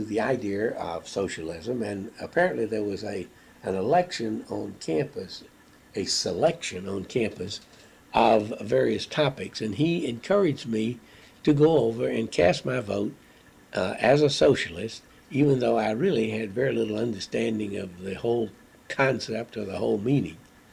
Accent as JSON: {"language": "English", "region": "the South", "country": "United States", "accent": "Southern", "said": "I came from the South immediately to Wisconsin, and other than the fact that I still carried a very strong Southern accent, which led to many embarrassing encounters"}